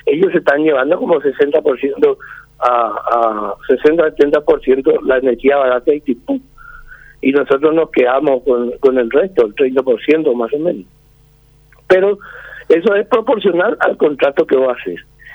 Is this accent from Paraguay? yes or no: yes; Paraguay; yo como paraguayo